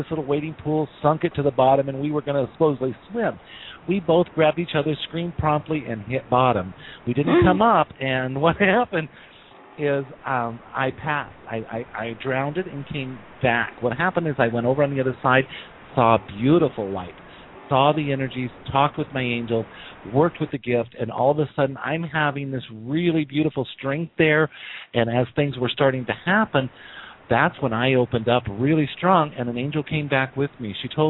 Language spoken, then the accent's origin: English; Laramie, Wyoming, United States; everyone knows I'm from Laramie, Wyoming. If you discuss this up in the Rocky Mountains, you know, back in, I'll give you my age, 40 years ago, it was not pretty.